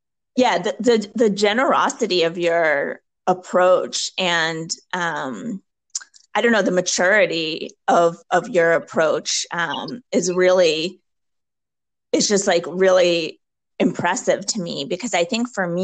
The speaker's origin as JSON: {"language": "English", "town": "Newton", "region": "Massachusetts", "country": "United States", "tie": "born or raised there", "said": "growing up in Newton, there were so many other Jews."}